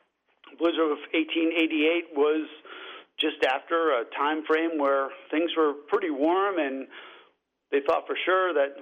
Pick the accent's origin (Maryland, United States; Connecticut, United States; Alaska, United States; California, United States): Connecticut, United States; Danbury; I grew up in the Danbury area, so that was the only area that I was aware of that had floods.